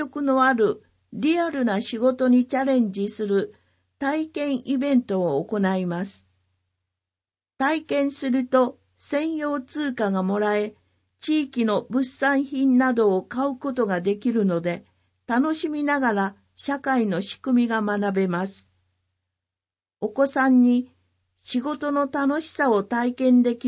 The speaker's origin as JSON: {"language": "Japanese", "town": "Iitaka", "region": "Mie", "country": "Japan", "tie": "born or raised there", "said": "2つ下の弟と一緒に家業の林業に携わっています。生まれ育った飯高で自然と関わりながら働くことにやりがいを感じています。"}